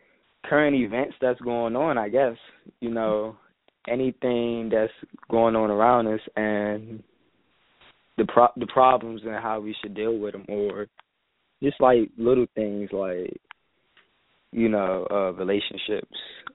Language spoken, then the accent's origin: English; Washington, District of Columbia, United States; I am from Washington, D.C.